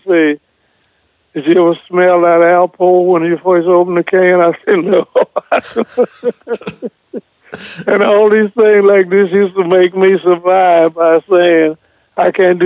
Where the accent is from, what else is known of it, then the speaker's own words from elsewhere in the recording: Portland, Oregon, United States; I'm from Portland, Oregon, wherever.